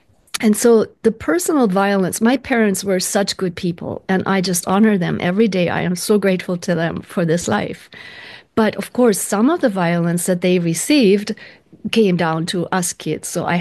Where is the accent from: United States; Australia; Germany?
Germany; Kaiserslautern, Rhineland-Palatinate; My hometown, Kaiserslautern, Germany, southwest Germany, was heavily bombed because the air raids were focused on those places where there were factories.